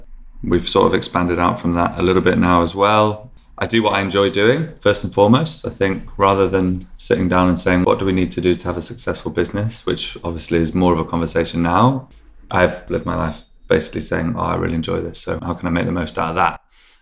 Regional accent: Manchester, North West England, United Kingdom; I grew up in South Manchester, so that wasn't really an option.

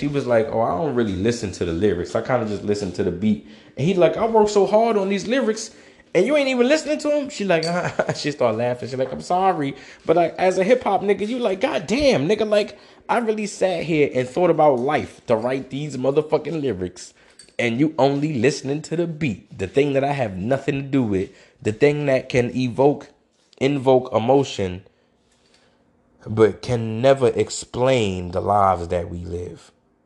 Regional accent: Brooklyn, New York, United States; as a child, I grew up in Brooklyn and I'm black, so nobody was listening to this music.

